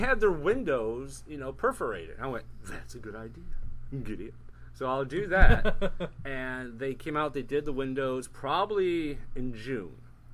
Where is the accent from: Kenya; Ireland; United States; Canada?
Ireland; I'm Irish.